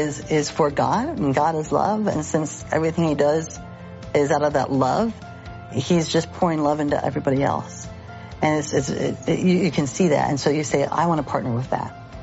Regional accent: California, United States; And we're from Southern California.

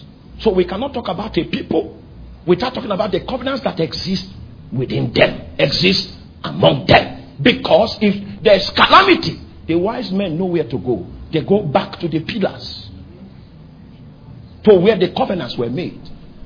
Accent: Konshisha, Benue, Nigeria; He doesn't look at where are you from. We are from Konshisha. He doesn't know anything about Konshisha.

